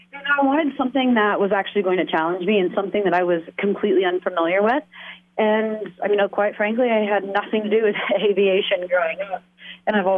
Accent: the South, United States; I'm from the South originally, so growing up, I played a lot of the team sports.

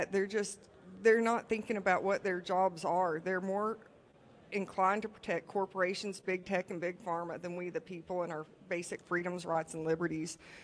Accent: Chickamauga, Georgia, United States; now in Armuchee, United States; Born and raised in Chickamauga, Georgia.

